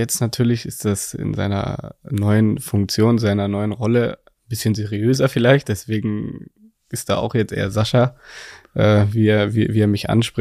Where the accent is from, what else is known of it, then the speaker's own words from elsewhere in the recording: Berlin, Germany; Berlin ist und bleibt meine Heimat. Ich bin da groß geworden, meine ganze Familie wohnt da immer noch, die engsten Freunde wohnen dort.